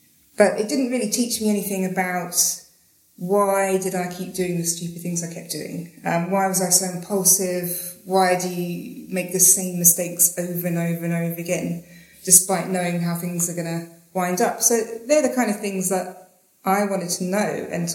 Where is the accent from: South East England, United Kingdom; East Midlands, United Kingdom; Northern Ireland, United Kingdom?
South East England, United Kingdom; Slough; now in Australia; I'm a journalist. I'm from England. I'm from Slough, but I live in Australia now.